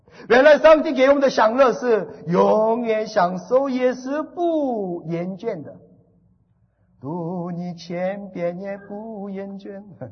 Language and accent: Chinese; Taiwan; 在韩国人是吃狗肉，我们台湾人是冬天吃狗肉，没有关系的。